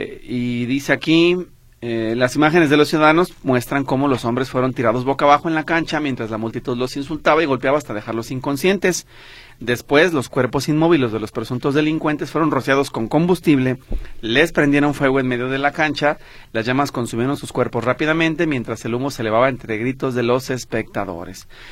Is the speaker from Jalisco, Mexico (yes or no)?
yes; Guadalajara, Jalisco, Mexico; que vengo de Guadalajara, que soy reportero